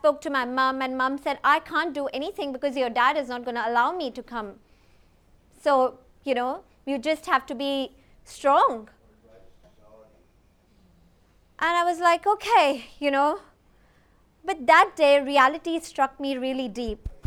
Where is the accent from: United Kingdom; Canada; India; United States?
India; Growing up in India, I'm from India.